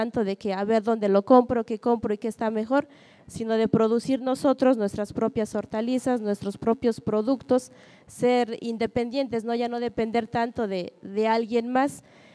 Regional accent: San Francisco Nuxaño, Oaxaca, Mexico; vengo del municipio de San Francisco Nuxaño, de la región mixteca

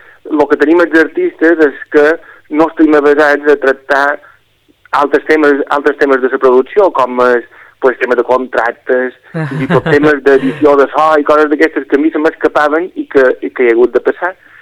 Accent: Palma, Balearic Islands, Spain; Jo som llonguet, tot cada dia som de Palma

